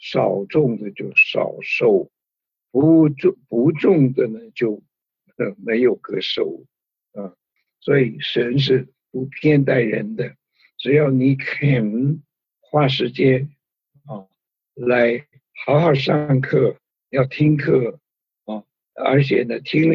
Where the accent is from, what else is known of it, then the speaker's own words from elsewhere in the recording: China; 我们中国人的这个儒家的学说孔孟之道啊，讲了很多道理，但是没有一个讲到啊身后的事情